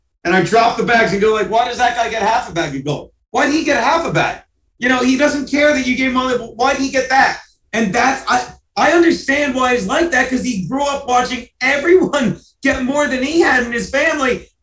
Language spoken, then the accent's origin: English; New York, United States; But that was when I realized I'm a New Yorker, because it's like I ain't leaving.